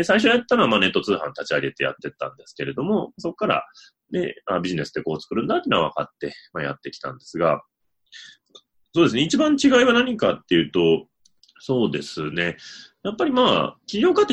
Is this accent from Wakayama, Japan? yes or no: yes; Wakayama, Japan; born there; 私自身はですね、まあ、1975年に和歌山県で生まれまして